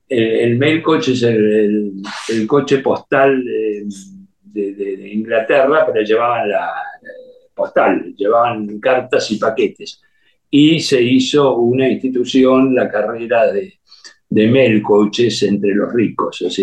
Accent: Argentina; como siempre somos los argentinos

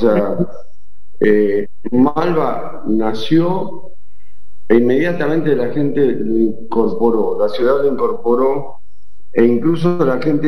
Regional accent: Argentina; obviamente como argentino, y aparte economista, para peor, y con la edad que tengo y la que tenía en ese momento, 55 años

